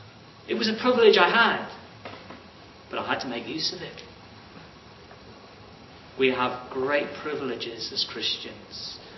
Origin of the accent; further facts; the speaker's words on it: Wales, United Kingdom; When I was a boy growing up in Wales, I was a member of a club